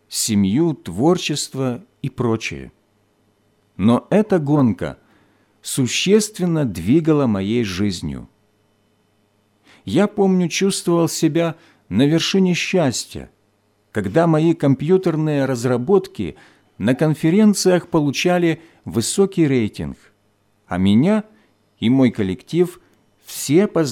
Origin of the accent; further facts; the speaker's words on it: Siberia, Russia; Мое детство прошло в Сибири в 60-е годы.